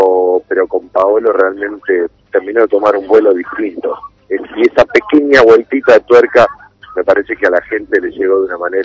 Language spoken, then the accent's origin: Spanish; Buenos Aires, Argentina; also born or lived in Tucumán; Yo me fui de relativamente chico, a los 8 años ya, mi viejo me llevó a vivir a Buenos Aires, provincia la cual también adoro, donde crecí, pero la provincialidad jamás la perdí, jamás me dejé de sentir tucumano